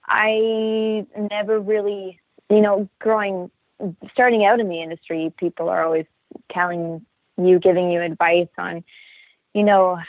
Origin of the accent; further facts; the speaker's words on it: Windsor, Ontario, Canada; I'm from Windsor, Ontario, originally. So I grew up with a lot of Detroit influence in my background and in my blood.